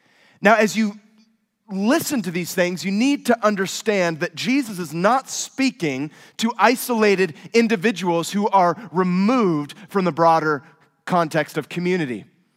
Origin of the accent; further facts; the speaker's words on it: California, United States; I was born and raised in the North San Francisco Bay Area. And if you're from there, you don't do San Jose.